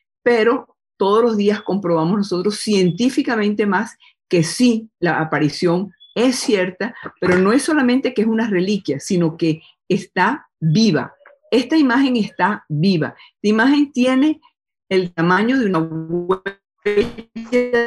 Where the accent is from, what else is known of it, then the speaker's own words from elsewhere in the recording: Venezuela; Verdaderamente no es porque se trata de Venezuela y somos nosotros venezolanos